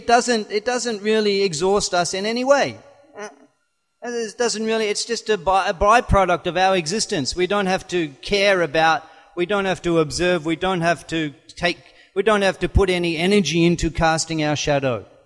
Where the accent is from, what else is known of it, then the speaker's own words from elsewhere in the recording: Australia; born there; I was born in Australia. There's only 20 million people in the whole of the country.